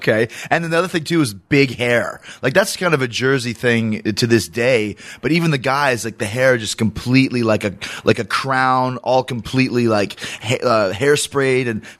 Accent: Winnipeg, Manitoba, Canada; I grew up in Canada, up in Winnipeg

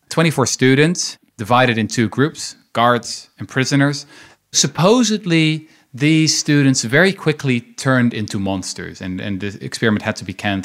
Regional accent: Netherlands; I'm from the Netherlands.

